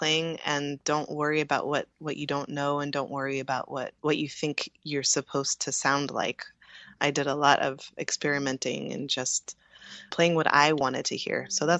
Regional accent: United States; As a white woman coming from a suburban background in America, I had access to a lot of education

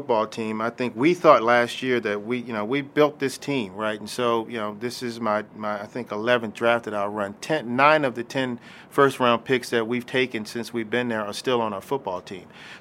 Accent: Denver, Colorado, United States; Growing up in Denver, you know, I spent a lot of time with Jack Elway

